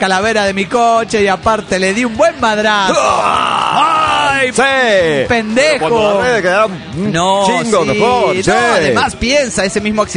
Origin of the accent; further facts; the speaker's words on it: Berazategui, Buenos Aires Province, Argentina; de Berazategui, Buenos Aires, Argentina